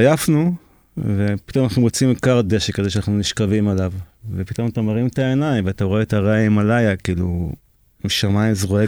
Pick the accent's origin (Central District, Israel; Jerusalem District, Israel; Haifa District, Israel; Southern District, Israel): Southern District, Israel; Eitan; born there; now in Erez, Israel; נולדתי במושב איתן, ליד קריית גת.